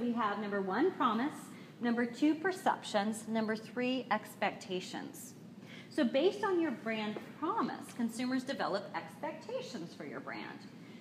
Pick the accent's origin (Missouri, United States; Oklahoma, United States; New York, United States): Oklahoma, United States; You know, I'm originally from Oklahoma, and I've lived in the area for 20 years